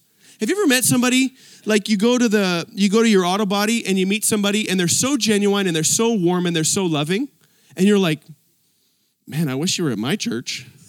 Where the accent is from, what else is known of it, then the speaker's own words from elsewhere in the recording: Canada; some of them were from China, and I was from Canada